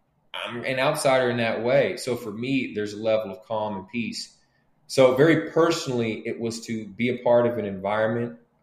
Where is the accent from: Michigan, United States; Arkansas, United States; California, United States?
California, United States; Oakland; so I grew up very poor in Oakland. I mean, hand-me-down poor.